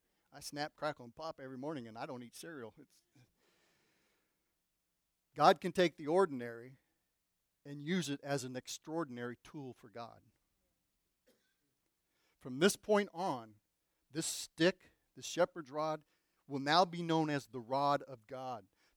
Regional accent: Buckeye, Arizona, United States; I grew up in Buckeye. You know, you get shot at, kicked, spit on, run over by a truck, and the girls in Buckeye are rough.

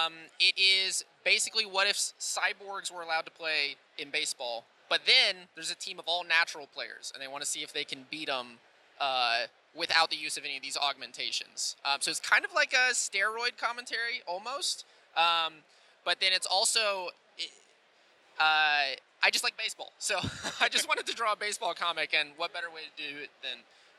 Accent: Atlanta, Georgia, United States; I'm from Atlanta, Georgia, so it was a crazy flight out, but love the city so far.

